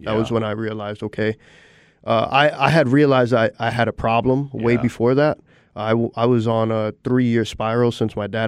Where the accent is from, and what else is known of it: New York City, New York, United States; born or raised there